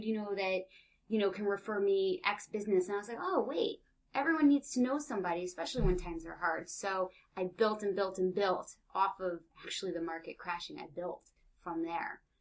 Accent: Chicago, Illinois, United States; now in New York, United States; And I came to New York from Chicago thinking I was going to work in TV, in music, fashion.

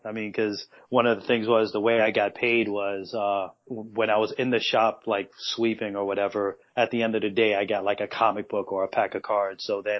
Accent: Harlem, New York, United States; Back in good old 1994, I'm from Harlem, so back then we had a lot of legal numbers.

